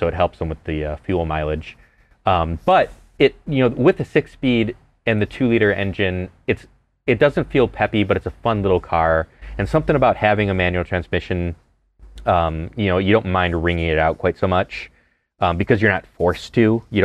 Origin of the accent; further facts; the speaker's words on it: Ohio, United States; First press trip I've ever done in my home state of Ohio, for what it's worth.